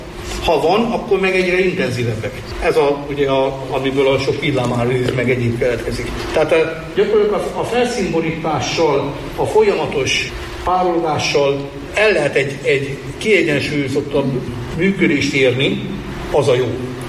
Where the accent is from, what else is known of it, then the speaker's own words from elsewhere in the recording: Lake Balaton area, Hungary; gyerekkoromban én még áltételen Balaton mellett nőttem fel.